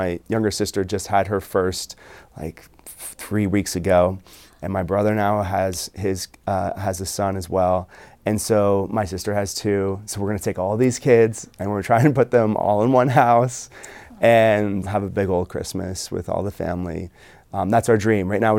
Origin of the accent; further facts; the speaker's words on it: Canada; as I'm Canadian